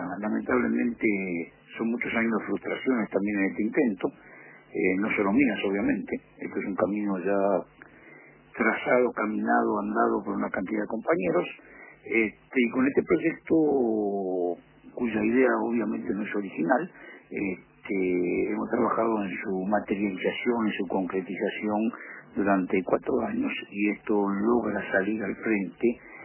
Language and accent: Spanish; Uruguay; moved away; also born or lived in Argentina / Venezuela; Me fui de Uruguay en el 73, con gran puntería, y me comí toda la dictadura en la Argentina.